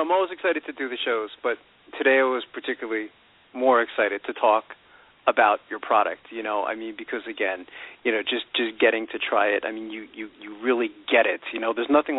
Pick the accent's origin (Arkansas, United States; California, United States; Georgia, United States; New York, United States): New York, United States; Brooklyn; I'm from Brooklyn as well, you know